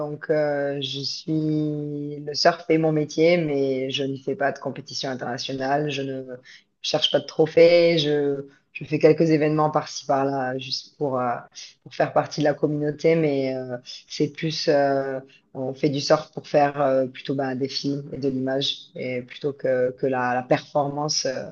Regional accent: Nouvelle-Aquitaine, France; now in Byron Bay, Australia; je suis française, j'ai grandi au Pays Basque et je suis immigrée en Australie depuis 2011 et je vis aujourd'hui à Byron Bay.

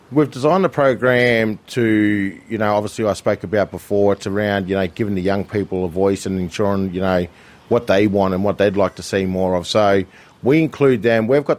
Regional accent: New South Wales, Australia; I'm a Wiradjuri man. Got ties to Western New South Wales, but I was born and raised in Wabunja country down there on the south coast of New South Wales.

